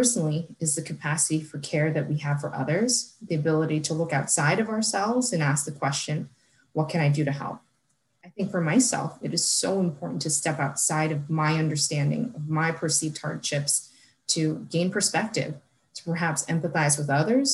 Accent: Brooklyn, New York, United States; One point in time that really stands out for me is growing up in Brooklyn post 9/11.

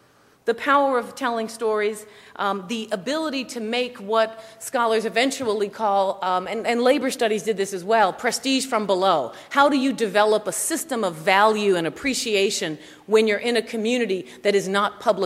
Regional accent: Bronx, New York, United States; I'm from the Bronx. I'm from the Northeast Bronx, Co-op City.

